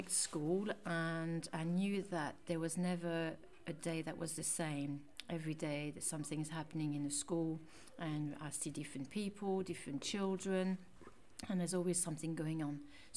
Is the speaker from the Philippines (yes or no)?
no; France; Yes, I was born in France, the northeast of France, a long time ago.